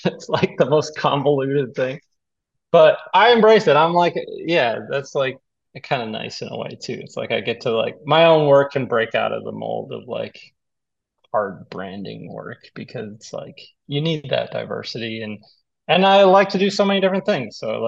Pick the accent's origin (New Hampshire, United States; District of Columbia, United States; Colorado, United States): Colorado, United States; I'm not from LA. I'm actually originally from Colorado, but family has kind of migrated out there